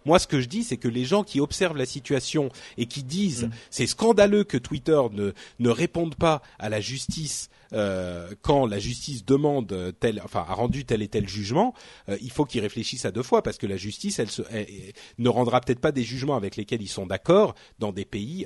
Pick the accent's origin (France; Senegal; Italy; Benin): France; on voit ça en tant que Français